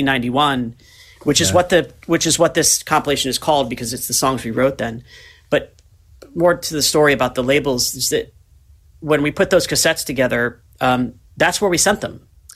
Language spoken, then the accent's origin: English; New York, United States; also born or lived in New England; I mean, I was from New York, so I'd spend summers in New York, but I guess I'd learned about stuff there, but my real life was kind of this New England prep school thing.